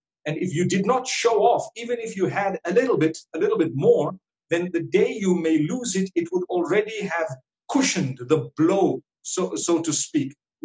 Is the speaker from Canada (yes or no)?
no; Zimbabwe; Like, I come from Zimbabwe, and the wealthy amongst us here in Zimbabwe